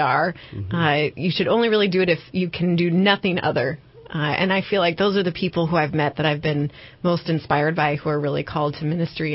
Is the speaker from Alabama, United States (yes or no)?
no; Cedar Falls, Iowa, United States; I grew up in Cedar Falls, Iowa, and have some family who are farmers and some who are city folk.